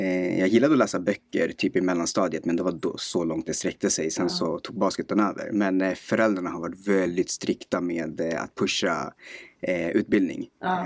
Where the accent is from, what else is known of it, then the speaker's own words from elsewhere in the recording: Stockholm, Stockholm County, Sweden; also born or lived in Husby; Uppvuxen i en förort som heter Vällingby, här i nordvästra Stockholm. De första 10 åren spenderade vi i Husby, och sen flyttade vi till Vällingby, där jag den absolut största delen av mitt liv bodde, och sen idag bor jag i Sundbyberg.